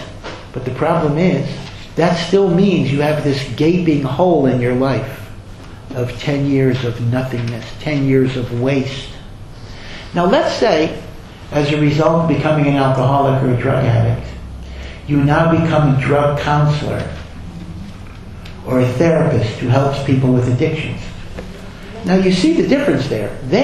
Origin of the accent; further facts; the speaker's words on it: North Dakota, United States; And here I come from North Dakota. And, you know, I became from at 29 or 30.